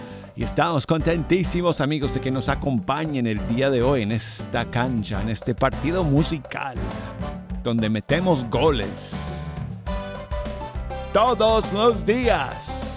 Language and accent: Spanish; United States; Como gringo que soy, que esta noche nos toca contra los belgas